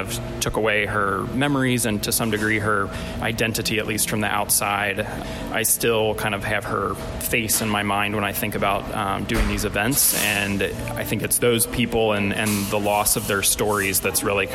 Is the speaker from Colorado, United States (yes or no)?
no; Fort Thomas, Kentucky, United States; also born or lived in Oklahoma; I grew up in Fort Thomas, just across the river. My family and I moved out to Oklahoma for a couple years, but then came back for college in Cincinnati